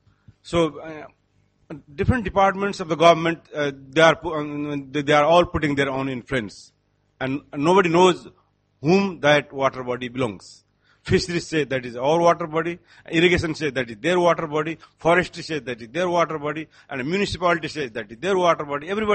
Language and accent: English; Nepal; I am from Nepal.